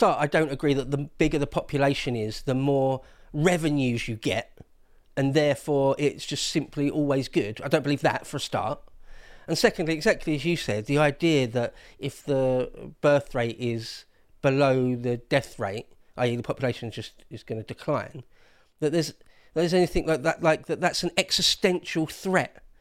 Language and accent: English; England, United Kingdom; Oh, Italians, no question. I'm an Englishman, of course. I'm not going to choose Italians over.